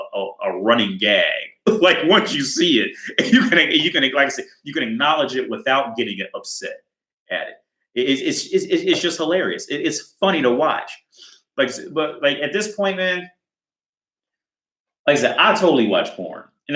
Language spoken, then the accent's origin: English; Ohio, United States; Like now, I'm from Ohio, so we have Skyline Chili, and a key ingredient in that chili is chocolate.